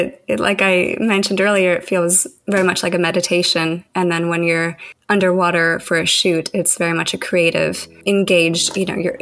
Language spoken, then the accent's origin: English; Calgary, Alberta, Canada; I grew up in Calgary surrounded by world-class mountains